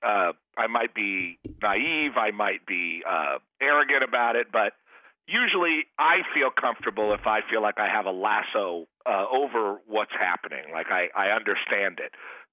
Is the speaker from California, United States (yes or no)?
yes; San Pedro, California, United States; also born or lived in Rancho Palos Verdes; I grew up mostly in Rancho Palos Verdes and in San Pedro, which is kind of like the harbor where the ghetto meets the sea.